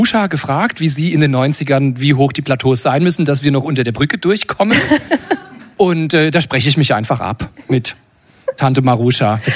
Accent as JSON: {"language": "German", "region": "Rhineland-Palatinate", "country": "Germany", "said": "Hallo, ich komme ursprünglich aus Rheinland-Pfalz."}